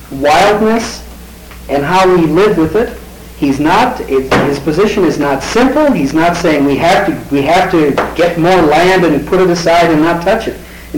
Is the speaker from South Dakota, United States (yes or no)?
yes; South Dakota, United States; I grew up in South Dakota. The air was relatively clean. I grew up on a farm, not in a mine, see?